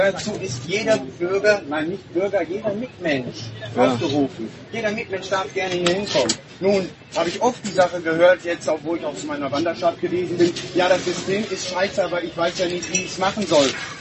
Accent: Frankfurt, Hesse, Germany; Ich bin Frankfurter.

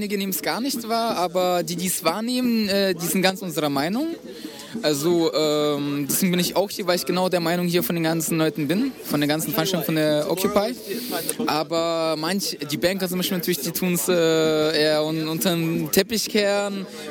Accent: Frankfurt, Hesse, Germany; Ich bin eigentlich aus Frankfurt, ja, genau.

